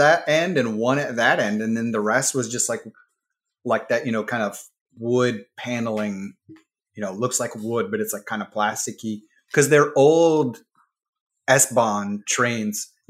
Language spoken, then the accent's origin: English; Columbus, Ohio, United States; Like I grew up in Ohio outside Columbus, and I mean, those places just feel so different